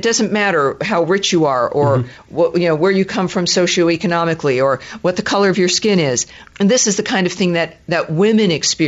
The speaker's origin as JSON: {"language": "English", "region": "Scotland", "country": "United Kingdom", "said": "I'm talking and I can't shut up because I'm Scottish."}